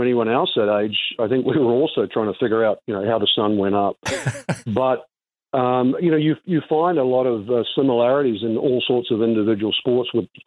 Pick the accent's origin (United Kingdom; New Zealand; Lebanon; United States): New Zealand; Growing up in New Zealand, you're exposed to a lot of sports.